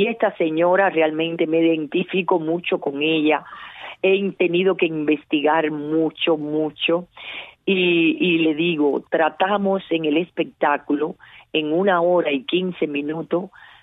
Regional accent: Cuba; Pero nosotros como cubanos dijimos

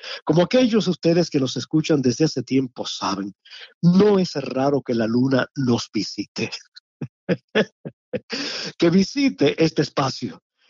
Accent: Cuba; Ya sabemos, ustedes y yo como cubanos

